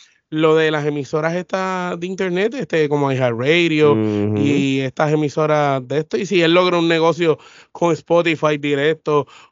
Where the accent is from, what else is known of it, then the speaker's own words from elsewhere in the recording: Puerto Rico; los que somos puertorriqueños